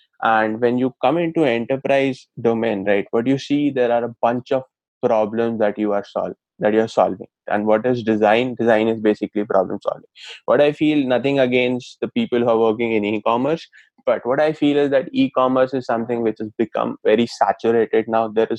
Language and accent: English; Allahabad, Uttar Pradesh, India; I just completed my class 12th from a very reputed school, Boys High School and College, Allahabad. My hometown is Allahabad.